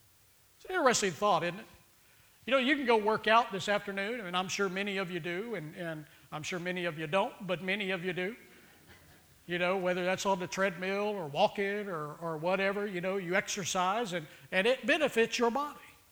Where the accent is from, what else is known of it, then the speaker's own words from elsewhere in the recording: Texas, United States; that was about 7.5 hours from where I grew up outside of Austin to Tulsa, Oklahoma.